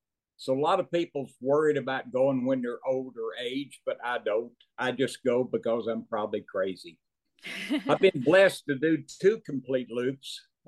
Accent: Germany; now in United States; Well, I was in Tarpon Springs. I lived there when I came over from Germany.

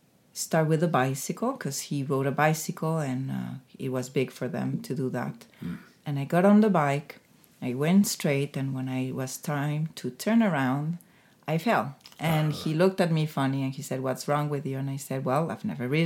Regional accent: Mexico City, Mexico; So I was born in Mexico City. even though I have that French heritage, and I grew up speaking two languages because there is a French community in Mexico City.

